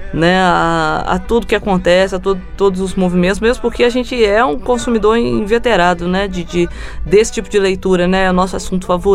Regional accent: São Lourenço, Minas Gerais, Brazil; dentro do Parque das Águas de São Lourenço, que é minha terra, né?

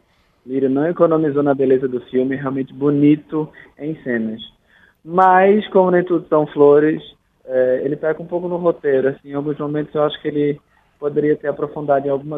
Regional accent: Pernambuco, Brazil; como eu que sou pernambucano e nunca fui à ilha, tem uma avó que é de Fernando de Noronha

